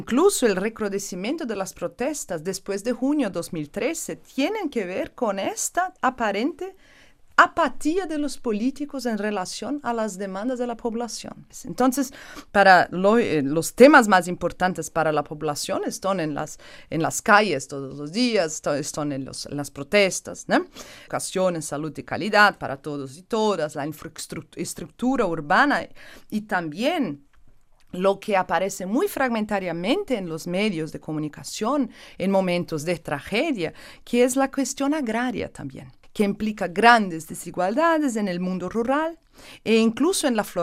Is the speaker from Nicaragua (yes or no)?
no; Brazil; Spanish is a second language; Yo soy brasileña, entonces nosotros decimos en Brasil que el fútbol es una cajita de sorpresas